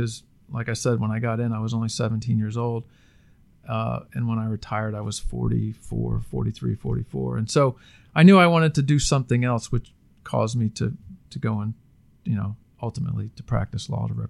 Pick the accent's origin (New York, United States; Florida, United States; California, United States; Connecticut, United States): Florida, United States; also born or lived in Washington, D.C.; I was born in Washington, D.C., lived there as an infant, and moved around the country a little bit as my family moved, and ended up in Central Florida. I think it was 1974. Went to elementary, middle, and high school here in Central Florida.